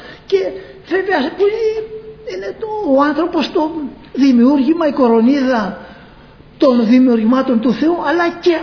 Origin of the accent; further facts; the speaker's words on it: Peloponnese, Greece; Εγώ είχα πάει στο χωριό μας, στο χωριό μου και στην Αρκαδία